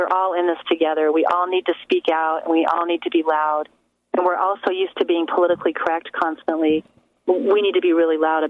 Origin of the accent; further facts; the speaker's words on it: United States; born there; Yeah, I was born here in America, but my parents fled from the former Czechoslovakia.